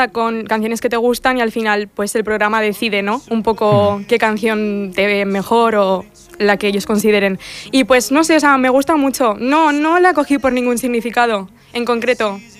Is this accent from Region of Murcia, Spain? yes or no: no; Bilbao, Basque Country, Spain; Vengo de Bilbao.